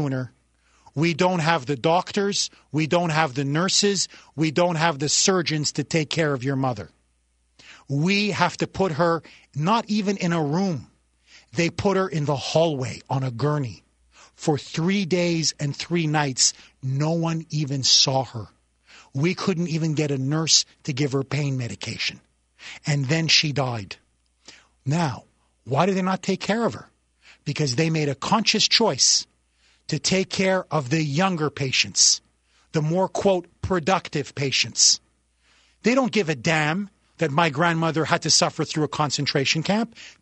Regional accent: Canada; now in United States; I am a refugee from the Socialist Republic of Canada.

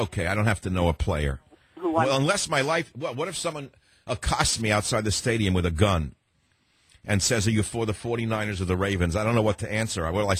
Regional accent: San Francisco, California, United States; You got the San Francisco 49ers, and I'm from San Francisco, so theoretically I have to support them

